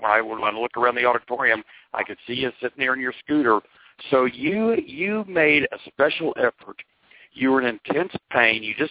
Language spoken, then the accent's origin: English; Oklahoma, United States; I am from Oklahoma, so I'm slower.